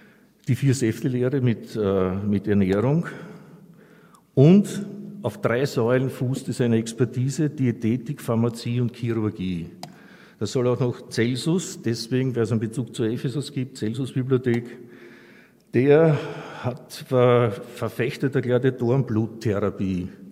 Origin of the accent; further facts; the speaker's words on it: Hohenau, Lower Austria, Austria; ich bin selber aus dem Weinviertel, bin aus Hohenau.